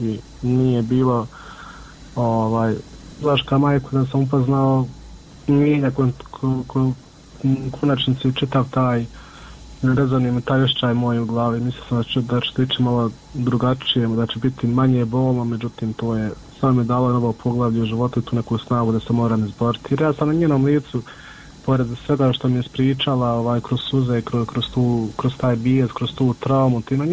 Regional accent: Miljevina, Republika Srpska, Bosnia & Herzegovina; mi smo svi gore iz Miljevine.

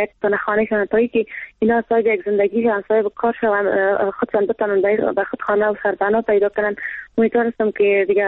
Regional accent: Afghanistan; ما مردم افغانستان

